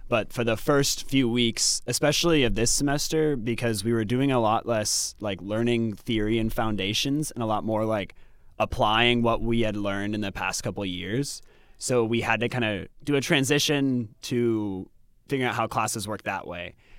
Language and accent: English; Louisville, Kentucky, United States; I'm from Louisville, Kentucky. I'm a pastor's kid.